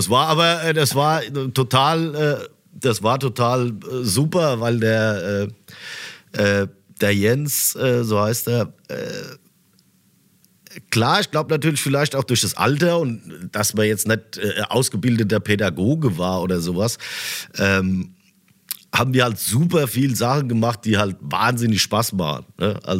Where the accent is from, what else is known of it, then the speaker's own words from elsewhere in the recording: Fischbachtal, Hesse, Germany; also born or lived in Darmstadt; Also jetzt wohne ich in Darmstadt, aber früher halt im Odenwald, in so einem kleinen Dorf, Fischbachtal heißt das. Ja, da ist viel Wald und wenig Autobahn.